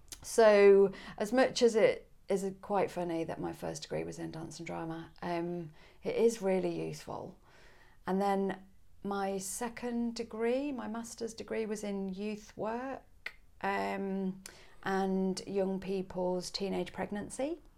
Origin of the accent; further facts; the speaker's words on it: Coventry, West Midlands, United Kingdom; accent: Yorkshire; also born or lived in West Yorkshire; But I was actually born in the Midlands, in Coventry, and then gradually moved north. So next I was in West Yorkshire for about 10 years. And then I was on the northeast coast in a little town called Hartlepool.